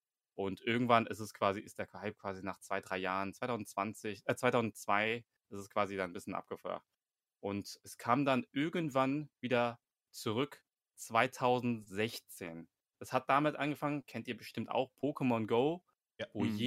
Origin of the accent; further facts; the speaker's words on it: Frankfurt, Hesse, Germany; Ich komme aus Frankfurt und bin derzeit 26 Jahre alt.